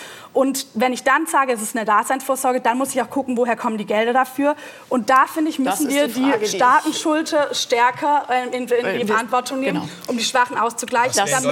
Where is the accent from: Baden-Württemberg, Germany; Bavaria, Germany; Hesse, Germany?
Baden-Württemberg, Germany; Ich meine, ich komme selber aus dem Dorf in Baden-Württemberg.